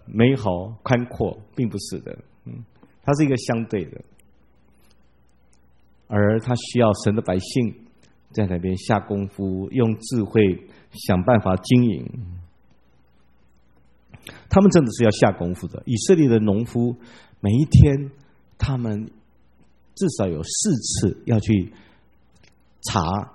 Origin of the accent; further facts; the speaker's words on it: Taiwan; 我们台湾人不太懂这个事情